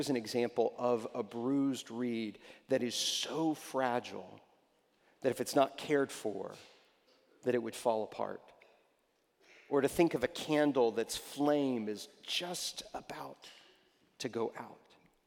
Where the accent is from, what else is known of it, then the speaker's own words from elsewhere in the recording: Texas, United States; I grew up in Texas, and our family used to go to a retreat center that was out in the hill country of West Texas